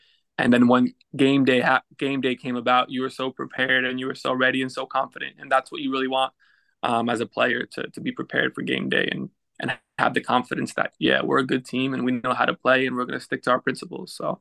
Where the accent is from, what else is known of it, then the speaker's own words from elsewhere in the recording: United States; just won, you know, a trophy with Red Bulls, playing for my hometown club, just got called up to the national team under Klinsmann